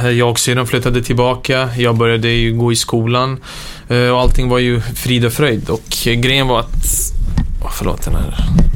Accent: Sarajevo, Federation of Bosnia and Herzegovina, Bosnia & Herzegovina; also born or lived in Belgrade, Serbia; jag är född i Belgrad, men jag är uppvuxen i Sarajevo.

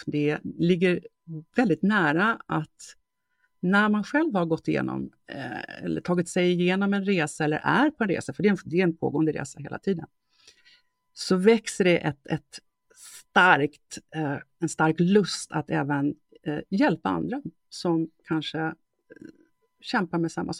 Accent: Sweden; Och kulturen här kring alkohol och drickande är lite annorlunda än vad jag kommer ihåg från Sverige.

